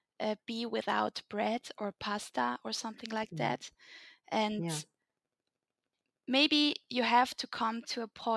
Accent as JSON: {"language": "English", "country": "Switzerland", "said": "I'm coming from Switzerland. I'm 28 years old."}